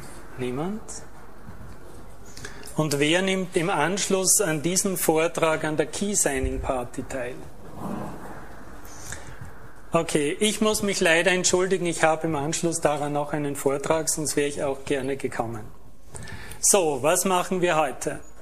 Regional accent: Austria; ich komme aus Österreich, verwende, das werden Sie schon meiner Sprache entnommen haben

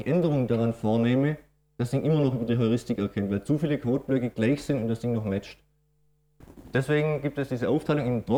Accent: Baden-Württemberg, Germany; accent: Swabian; Man hört vielleicht bei meinem Dialekt auch ein bisschen raus. Ich komme auch aus der schwäbischen Region.

